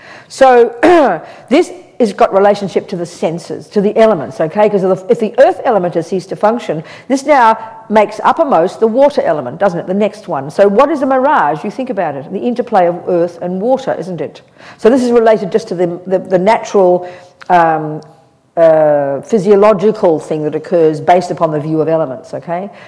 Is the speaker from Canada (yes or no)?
no; Australia; I'm a Buddhist nun, I'm Australian, I'm this, I'm old